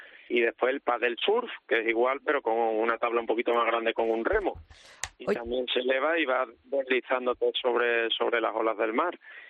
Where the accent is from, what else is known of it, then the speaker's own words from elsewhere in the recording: Cádiz, Andalusia, Spain; now in Tarifa, Spain; Soy de Cádiz, pero me mudé aquí en 2005.